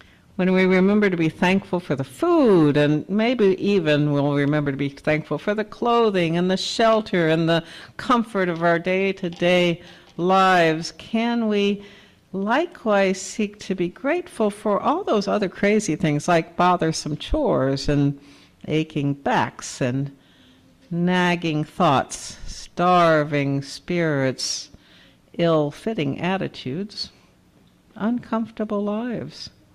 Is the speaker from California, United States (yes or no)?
no; Great Barrington, Massachusetts, United States; born not far from here in Great Barrington, Massachusetts, which was my hometown for a long time.